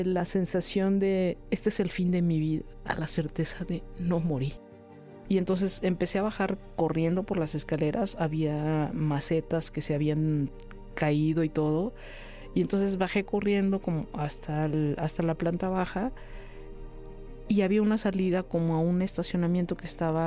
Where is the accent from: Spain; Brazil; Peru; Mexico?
Mexico; Como mexicano que sabes que esas cosas pasan